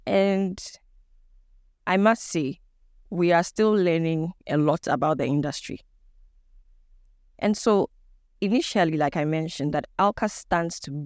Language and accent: English; Tutu Ekuyapem, Eastern Region, Ghana; now in Accra, Ghana; Ewe and then the Akan tribe. So that's the combination for me. I'm a proud Ghanaian, and I hail from Tutu Ekuyapem in the Eastern Region. I live in Accra